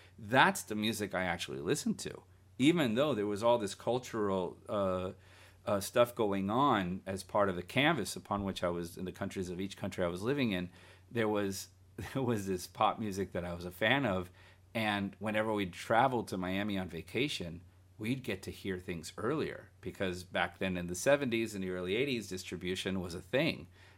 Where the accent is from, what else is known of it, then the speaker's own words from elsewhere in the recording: Guatemala; And growing up in Central America, I remember in Guatemala, you know, there was a Sunday show that played all afternoon.